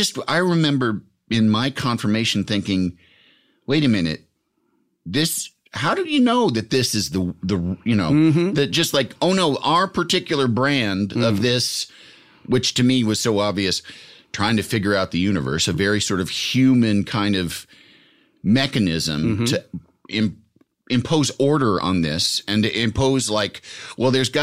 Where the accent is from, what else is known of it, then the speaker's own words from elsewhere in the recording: Yorkville, Illinois, United States; In Yorkville, Illinois.